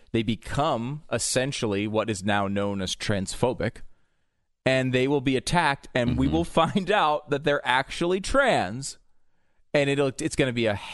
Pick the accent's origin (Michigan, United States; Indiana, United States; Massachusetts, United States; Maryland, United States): Maryland, United States; he doesn't even know I'm from Maryland.